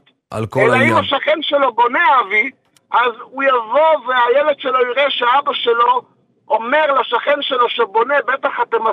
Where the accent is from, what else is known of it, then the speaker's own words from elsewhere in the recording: Bnei Brak, Tel Aviv District, Israel; אני גדלתי בבני ברק